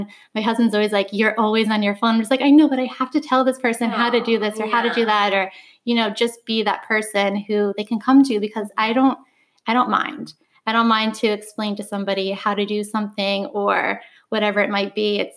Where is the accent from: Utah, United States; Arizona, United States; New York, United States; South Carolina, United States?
New York, United States; So I am born and raised in New York.